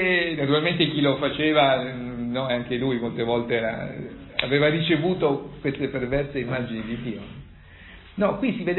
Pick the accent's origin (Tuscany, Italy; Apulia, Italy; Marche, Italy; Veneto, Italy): Apulia, Italy; Grottaglie; Io sono di Grottaglie